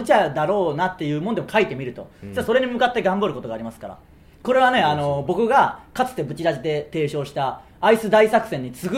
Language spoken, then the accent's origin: Japanese; Tsuyama, Okayama, Japan; 僕らの出身地ある岡山県津山市